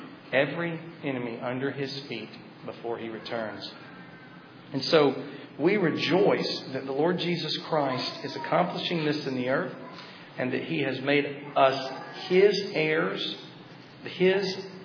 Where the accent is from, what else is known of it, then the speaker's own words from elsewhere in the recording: Chattanooga, Tennessee, United States; I'm from Tennessee, so I have to keep it simple. Oh, I'm sorry. You're from Tennessee, too. I just offended you. But I grew up in Chattanooga